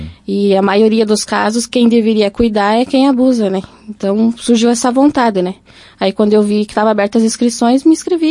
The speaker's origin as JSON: {"language": "Portuguese", "town": "Lagoa Vermelha", "region": "Rio Grande do Sul", "country": "Brazil", "tie": "born or raised there", "said": "Sou natural da Lagoa Vermelha e me criei com os meus pais no interior, na comunidade de Fátima, Fazenda dos Candeias, até os meus 18 anos."}